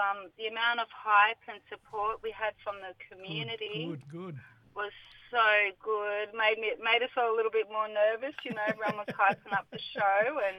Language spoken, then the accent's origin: English; New South Wales, Australia; I started off dancing at a little bush ballet school up the road where I grew up on Darug country